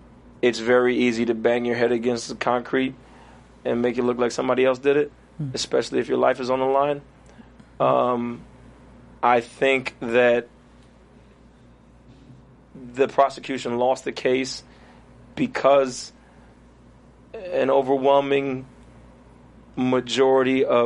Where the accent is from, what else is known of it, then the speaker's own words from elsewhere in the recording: Brooklyn, New York, United States; Well, I grew up in Flatbush, Brooklyn, New York. So it's something I'm very accustomed to.